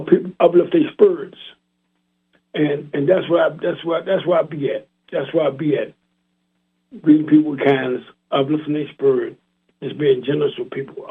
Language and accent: English; Washington, District of Columbia, United States; I'm from Washington, D.C., and I met the sisters online in 21.